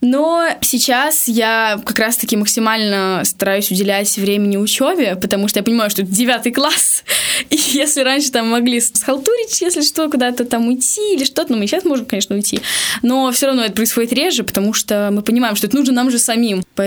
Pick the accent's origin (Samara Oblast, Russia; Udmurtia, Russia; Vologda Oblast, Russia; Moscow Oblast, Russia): Samara Oblast, Russia; Tolyatti; Ну, начнем с того, что я здесь родилась, и, естественно, я люблю этот город, потому что он уже мой родной город.